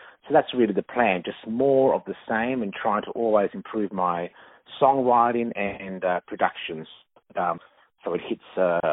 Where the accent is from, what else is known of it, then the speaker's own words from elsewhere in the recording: Melbourne, Victoria, Australia; Well, yes, I'm from Melbourne, Australia